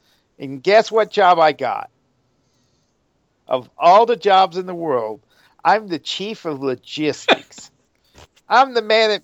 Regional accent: Indiana, United States; from Indiana, the former co-host of the Lou Trek Show.

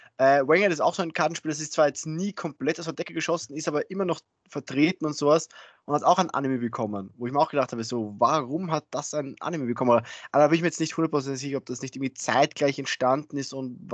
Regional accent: Austria; also wie gesagt, bei uns in Österreich ist momentan wieder schon alles offen

